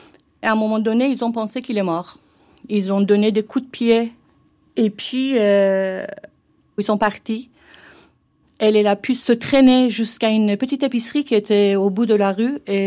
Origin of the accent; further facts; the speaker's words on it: Iran; French is a second language; now in France; depuis, je suis en France. Là, maintenant, j'ai la nationalité française, mais j'ai quitté l'Iran, mais l'Iran, il ne m'a jamais quitté.